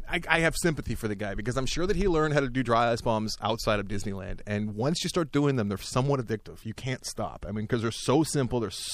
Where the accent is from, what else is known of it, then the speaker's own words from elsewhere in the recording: Ireland; Maybe because I drink at an Irish bar. Maybe because I'm Irish.